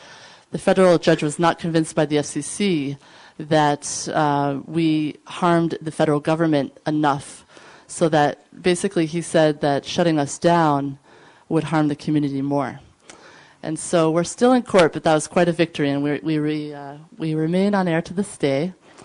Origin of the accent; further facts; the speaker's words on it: Vermont, United States; And that, you know, we're from Vermont, and so you might think, oh, that was really easy to get the town council on board.